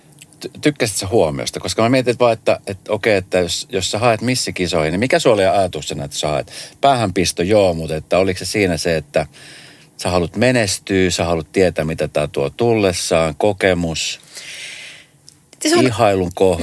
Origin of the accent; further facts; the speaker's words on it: Colombia; Finnish is a second language; now in Finland; mä oon itse Kolumbiasta.